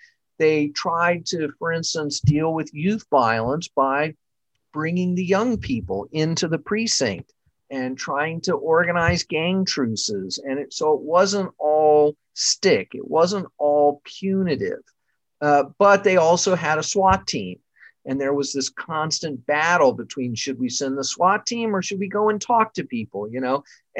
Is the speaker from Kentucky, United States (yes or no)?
no; Houston, Texas, United States; very much a city kid growing up in Houston, right in the central city.